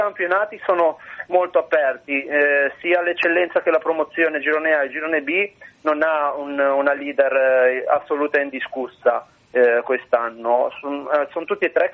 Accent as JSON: {"language": "Italian", "town": "Sestri Levante", "region": "Liguria", "country": "Italy", "lives_now": "Chiavari, Italy", "said": "Sì, in realtà sono di Sesti Levante, però adesso abito a Chiavari e comunque sono vicino a Genova, all'ospedale."}